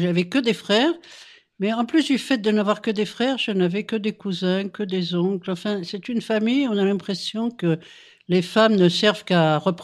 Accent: Arles, Provence-Alpes-Côte d'Azur, France; born there; Je suis née en Arles, pendant la guerre. Ma mère est provençale

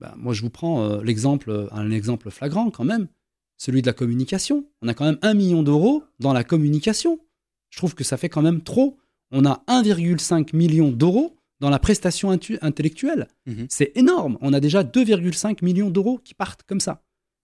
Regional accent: Vénissieux, Auvergne-Rhône-Alpes, France; Moi, je viens de Vénissieux, par exemple. Vous voyez ? Je viens de Léo Lagrange. Je ne viens pas ni de Caluire, ni de Saint-Fond. Je viens de Vénissieux.

